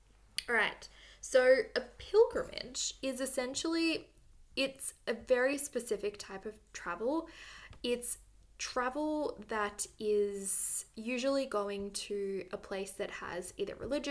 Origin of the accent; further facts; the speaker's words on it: Australia; just because I am an Australian and I have been to Bali a few times.